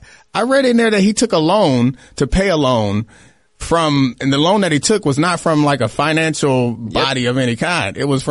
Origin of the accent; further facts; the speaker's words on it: Baltimore, Maryland, United States; as much as I wanted to play my very best football in my hometown in Baltimore